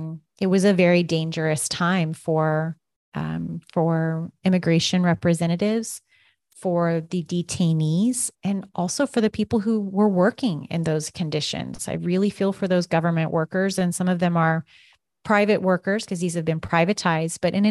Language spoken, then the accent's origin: English; Kansas, United States; Growing up in Kansas, you know, every summer, everyone is very consumed with harvest.